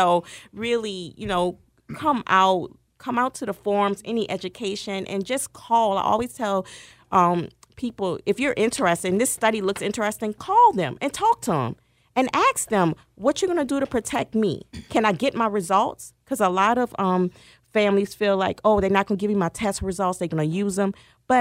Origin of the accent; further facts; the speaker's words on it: Louisiana, United States; This is what my family told me. I'm from Louisiana.